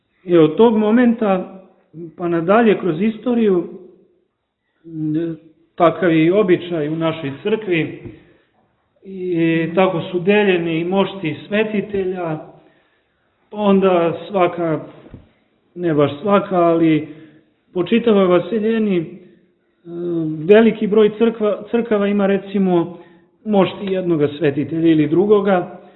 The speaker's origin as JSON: {"language": "Serbian", "country": "Montenegro", "said": "čiji deo moštiju imamo kod nas u Crnoj Gori"}